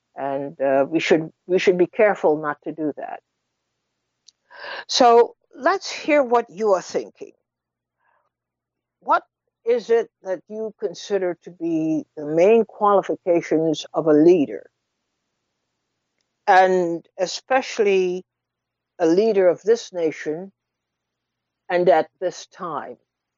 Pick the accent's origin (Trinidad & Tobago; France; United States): Trinidad & Tobago; I come from a small country. I talk about it all the time. I come from Trinidad.